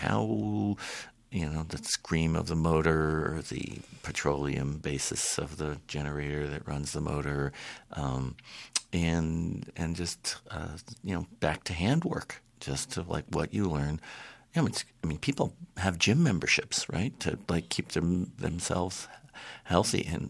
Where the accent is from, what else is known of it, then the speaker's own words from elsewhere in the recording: Washington, District of Columbia, United States; And we grew up in Washington, D.C., and so we would go out in the mountains, just spoke to me.